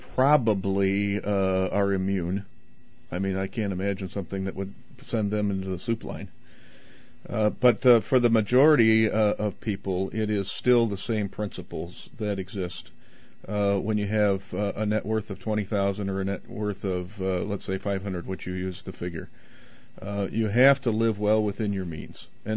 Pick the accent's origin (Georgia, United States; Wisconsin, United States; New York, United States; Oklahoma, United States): Wisconsin, United States; now in Minnesota, United States; Born and raised in Wisconsin.